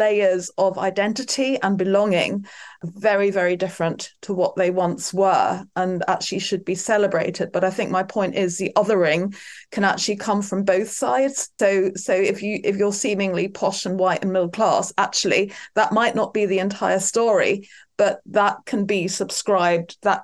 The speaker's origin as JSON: {"language": "English", "country": "Germany", "tie": "born or raised there", "also_born_or_lived": "England", "said": "I'm part German. I was born in Germany. I found out in the late 90s that my grandfather was actually First Nation Canadian. You know, I've been brought up with feet in both Germany and England, and I'm bilingual. However, I sound posh"}